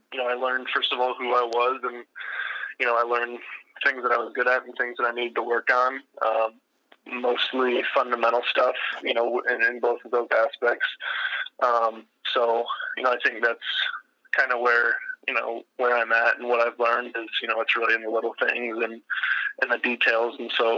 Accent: Pella, Iowa, United States; You know, I'm from Pella, and I, you know, I obviously hold that, you know, pretty close to me still.

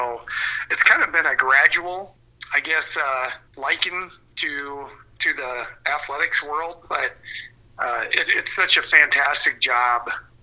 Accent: Forest City, Iowa, United States; I grew up in Forest City, up in north central Iowa, just north of Mason City and Clear Lake. Town of between 4,000 and 5,000, home of Winnebago Industries.

